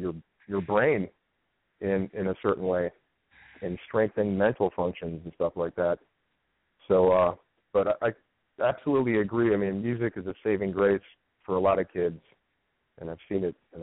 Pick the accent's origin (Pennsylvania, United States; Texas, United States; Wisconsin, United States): Wisconsin, United States; Milwaukee; And I'm from Milwaukee, so I'm from back in your part of the neck of the woods there.